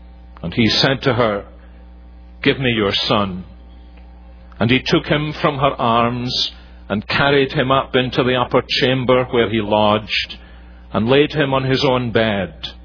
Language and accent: English; Scotland, United Kingdom; my home country of Scotland